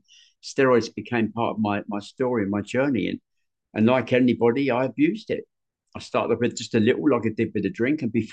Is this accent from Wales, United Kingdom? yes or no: no; London, United Kingdom; I come from London. That's where I was at, you know, and in London, it was different. I grew up in the 60s and the 70s